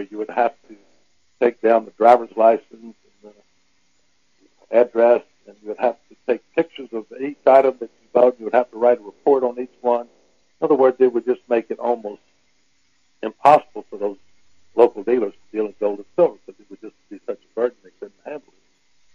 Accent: New Mexico, United States; Well, I'm from New Mexico

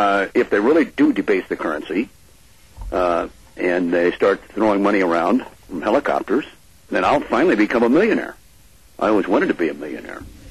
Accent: Washington, United States; Well, I'm from Eastern Washington, but...

